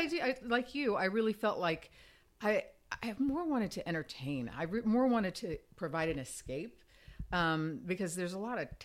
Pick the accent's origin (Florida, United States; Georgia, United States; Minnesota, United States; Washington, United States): Florida, United States; Fort Myers; I mean, I grew up in Fort Myers, Florida, this little tiny town.